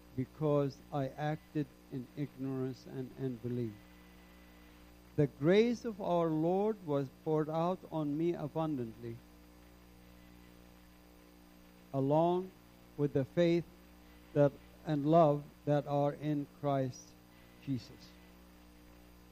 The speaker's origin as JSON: {"language": "English", "town": "Gaza", "region": "Gaza Strip", "country": "Palestine", "tie": "born or raised there", "said": "I didn't want to go to Gaza, to be honest. This is my hometown. It's true where I was born, but not my family is originally from the city of Jaffa."}